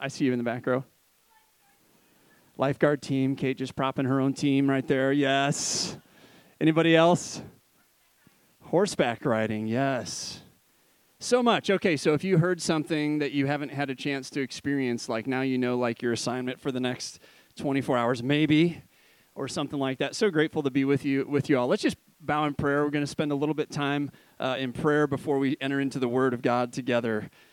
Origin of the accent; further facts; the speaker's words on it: Rock Island, Illinois, United States; I grew up in Illinois, but I didn't grow up in the flat part of Illinois. I grew up in the Mississippi River Valley.